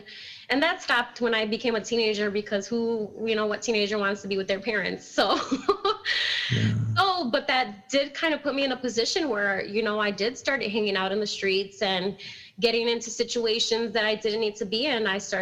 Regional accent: Milwaukee, Wisconsin, United States; born or raised there; also born or lived in Sheboygan

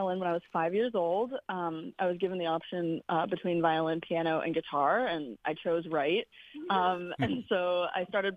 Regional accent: Colorado, United States; moved away as an adult; also born or lived in Boston; And then graduated from the Denver School of the Arts. I'm originally from Colorado, and then moved to Boston for school, where I went to the Berklee College of Music.

